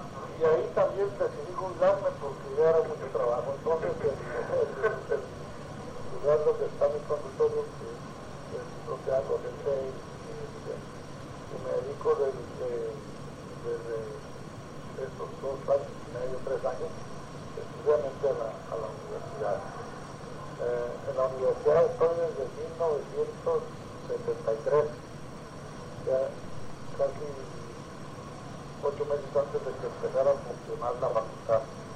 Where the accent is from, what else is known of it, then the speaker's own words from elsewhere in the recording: Tijuana, Baja California, Mexico; Mira, yo nací, yo soy oriundo aquí de Tijuana. Nací en 1932, en el 31 de enero. Aquí cursé toda la primaria, la secundaria.